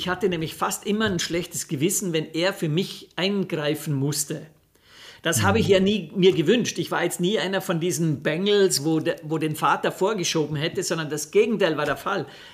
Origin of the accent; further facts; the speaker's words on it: Austria; Bei uns in Österreich ist ja so, wenn du eine Lehre machen willst, brauchst du das 9. Schuljahr